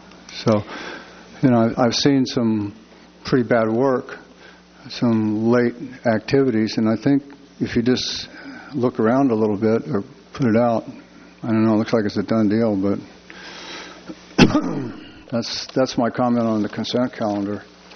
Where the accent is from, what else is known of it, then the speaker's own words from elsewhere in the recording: Los Osos, California, United States; And sometimes you might think I'm from Mars, but I really am from Los Osos.